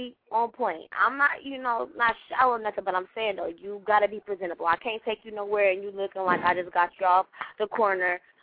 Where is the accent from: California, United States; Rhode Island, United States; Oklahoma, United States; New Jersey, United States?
California, United States; San Francisco; I'm from Frisco. I'm from San Francisco.